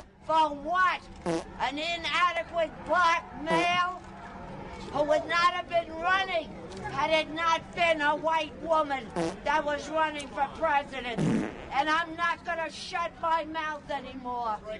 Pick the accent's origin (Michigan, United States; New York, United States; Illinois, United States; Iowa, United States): New York, United States; New York City; New York City.